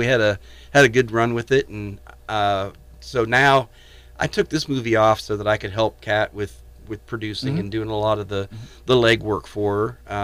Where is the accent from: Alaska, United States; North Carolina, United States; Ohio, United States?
Ohio, United States; born there; Yeah, my voice gives it away. Uh-huh. I was born in Ohio and uh-huh. Moved to Tennessee for a couple of years